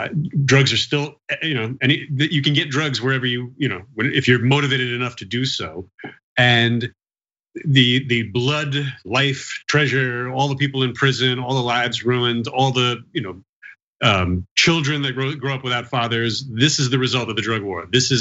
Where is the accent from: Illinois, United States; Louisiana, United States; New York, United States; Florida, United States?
New York, United States; I'm a New Yorker, pretty much a lifelong New Yorker